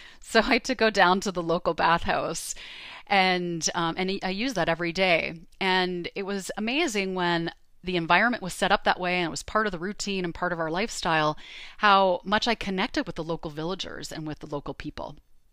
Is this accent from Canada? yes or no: yes; Canada; now in California, United States; I'm originally from Canada. I grew up on a farm, and my family are very close.